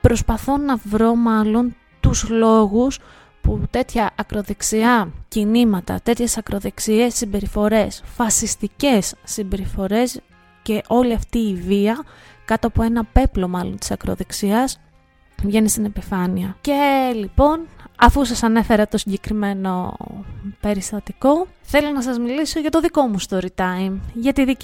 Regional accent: Varda, Western Greece, Greece; γιατί δεν είχα αυτή την νεοϋορκέζικη προφορά, προφανώς, γιατί γεννήθηκα και μεγάλωσα στη Βάρδα Ηλίας, με ένα μικρό διάλειμμα της Σάμου και της Θεσσαλονίκης όπου πήγα να σπουδάσω.

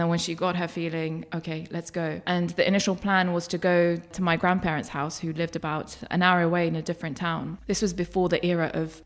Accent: Erbil, Kurdistan Region, Iraq; I was born in Erbil, and I had a very idyllic childhood. Both my parents were teachers.

